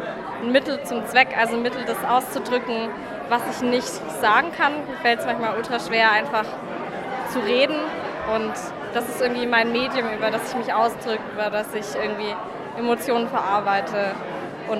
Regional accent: Nuremberg, Bavaria, Germany; ich bin 21 und ich bin aus Nürnberg.

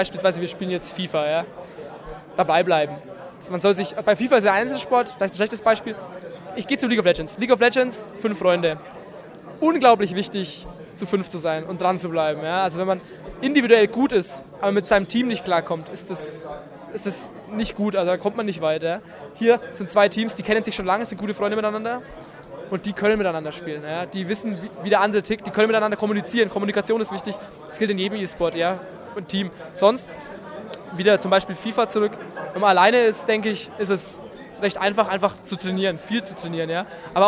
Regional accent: Puschendorf, Bavaria, Germany; Also ich bin aus Puschendorf ursprünglich

